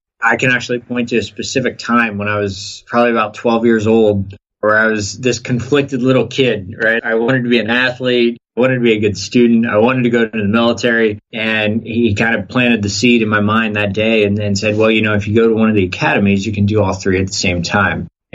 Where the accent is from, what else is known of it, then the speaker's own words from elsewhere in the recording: Sunbury, Pennsylvania, United States; Well, I grew up in Sunbury, Pennsylvania, which is a small town in northeast Pennsylvania.